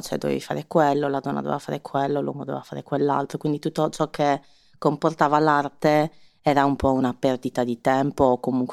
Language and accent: Italian; Cagliari, Sardinia, Italy; moved away; Sì, sardi, solo che mio papà faceva il militare